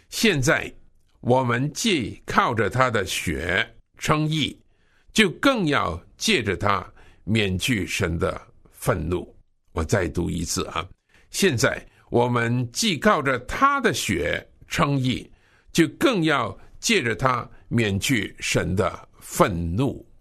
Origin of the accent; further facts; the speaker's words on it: China; 这就是我们今天特别是我们中国人的应该注意的一个重点